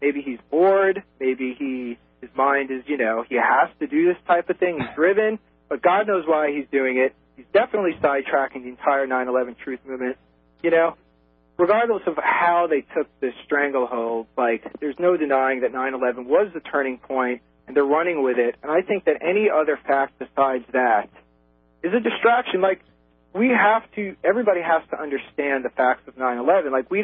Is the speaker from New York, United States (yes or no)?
yes; Brooklyn, New York, United States; So, I grew up in Brooklyn. I'm Jewish. I have nothing to do with 9/11.